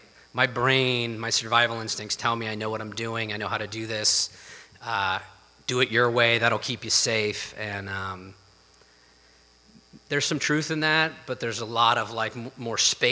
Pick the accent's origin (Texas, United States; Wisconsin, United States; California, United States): California, United States; So I'm the oldest of four, I'm from Northern California, and I thought we had an idyllic life, right?